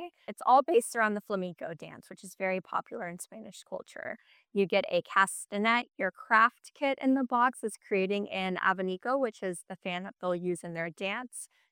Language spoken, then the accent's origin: English; Guam; now in United States; No one knew where Guam was, and definitely no one knew who Chamorros were. So I was … from Guam.